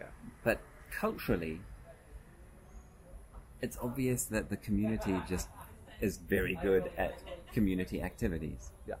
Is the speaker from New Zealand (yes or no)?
yes; New Zealand; I come from New Zealand